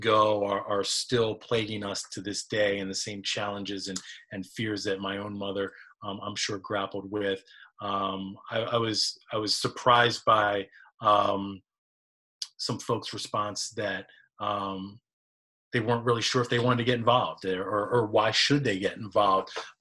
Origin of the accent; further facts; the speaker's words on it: Baltimore, Maryland, United States; it's folks that I'm talking to, you know, in Baltimore, in my hometown.